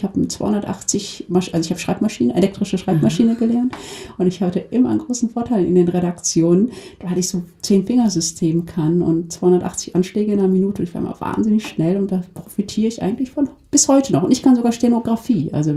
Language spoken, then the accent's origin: German; Duisburg, North Rhine-Westphalia, Germany; es ist meine Heimatstadt, und wenn ich an Duisburg denke, dann wird es mir warm ums Herz. Ich denke an meine Kindheit